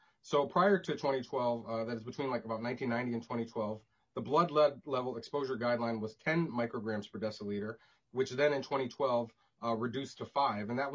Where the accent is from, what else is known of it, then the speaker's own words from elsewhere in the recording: Minneapolis, Minnesota, United States; In particular, I'm African-American. I grew up in North Minneapolis, and I'm a current resident of Northeast Minneapolis near the Lowry Bridge, notably a very industrial area.